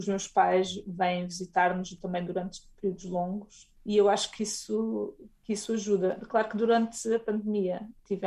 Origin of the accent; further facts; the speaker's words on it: Portugal; eu sou portuguesa